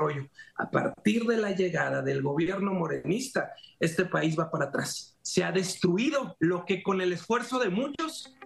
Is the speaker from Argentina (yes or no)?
no; Mexico; soy mexicano.